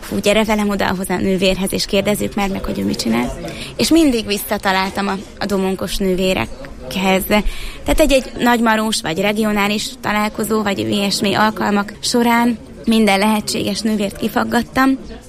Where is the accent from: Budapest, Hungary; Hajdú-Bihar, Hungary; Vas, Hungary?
Vas, Hungary; Szombathely; én szombathelyi vagyok